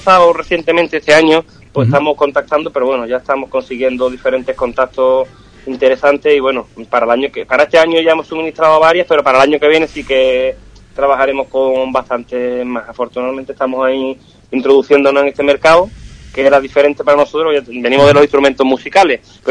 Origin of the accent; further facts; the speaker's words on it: Ubrique, Andalusia, Spain; Me voy a ir para Ubrique, que pues el Martes Santo... quiero vivir la Semana Santa de mi pueblo con intensidad